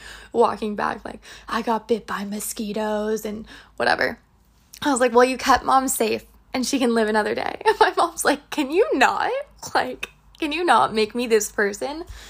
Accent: United States; I'm an American. I deserve my choice.

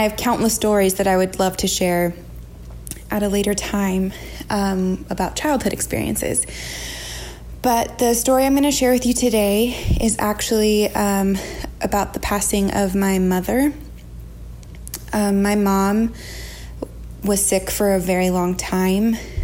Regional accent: California, United States; now in Los Angeles, United States; And I live in Los Angeles now, but I was born and raised in the Bay Area.

